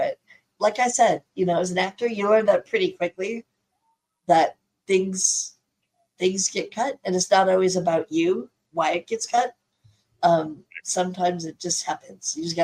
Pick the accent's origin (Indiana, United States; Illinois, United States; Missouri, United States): Illinois, United States; I have yet to do a convention in Illinois, my hometown, my home state.